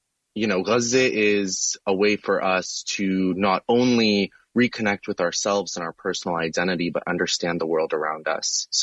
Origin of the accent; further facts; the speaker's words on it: San Diego, California, United States; Palestinians like myself who are kind of disconnected from our cultural roots, I grew up in San Diego, I grew up in a pretty white neighborhood.